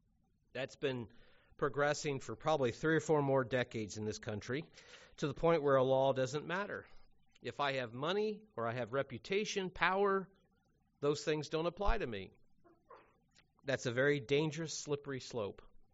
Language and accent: English; Cincinnati, Ohio, United States; I have zero friends that I grew up with in Cincinnati that still attend.